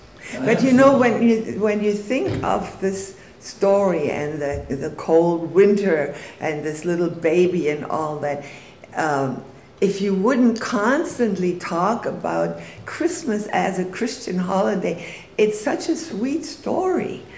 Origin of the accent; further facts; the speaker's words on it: Germany; I grew up in Germany